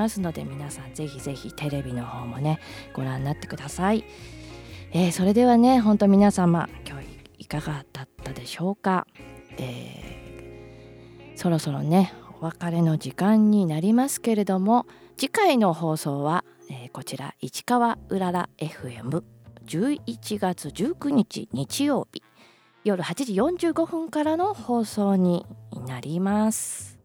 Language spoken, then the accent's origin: Japanese; Maebashi, Gunma, Japan; 私の地元群馬県前橋市の